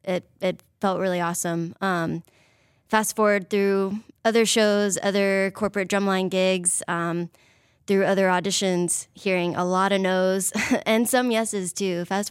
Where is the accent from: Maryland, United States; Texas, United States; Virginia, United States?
Texas, United States; I grew up in the North Texas area. I went to LD Bell High School.